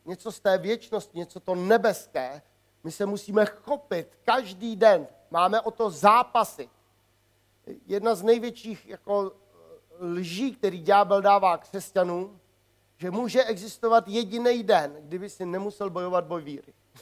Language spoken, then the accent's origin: Czech; Bohemian Forest, Czechia; Já jsem kluk ze Šumavy.